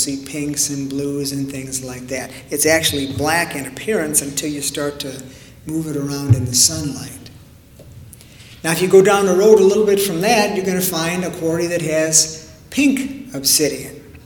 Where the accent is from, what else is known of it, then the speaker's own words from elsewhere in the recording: Oregon, United States; We're from Oregon, all right? In the Midwest, they wouldn't know what to tell you what it is, but we know what it is.